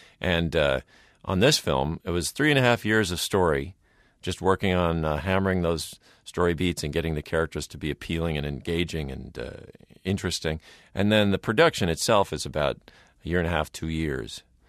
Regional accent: Minnesota, United States; I grew up in Minnesota where we didn't have a lot of exotic stuff

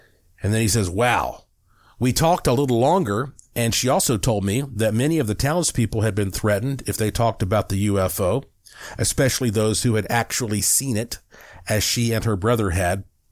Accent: New Mexico, United States; born there

